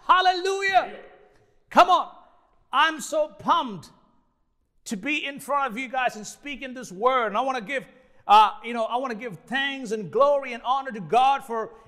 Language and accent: English; India; moved away as an adult; It's been little over a year since my family and I moved from India. As you see, I am Indian. I got brown skin.